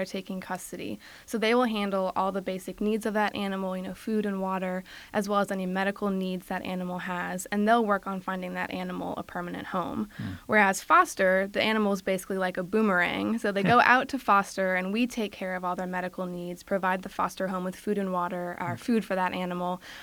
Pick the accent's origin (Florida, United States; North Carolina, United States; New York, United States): North Carolina, United States; Raleigh; now in Maryland, United States; Well, I call Raleigh, North Carolina, my hometown, so here's a shout-out to NC State. Lived in Raleigh, now I live in Maryland